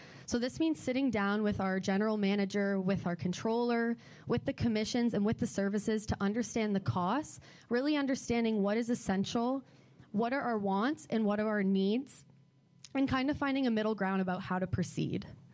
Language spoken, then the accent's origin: English; Niagara Falls, Ontario, Canada; I'm from Niagara Falls, Ontario, from a very big family.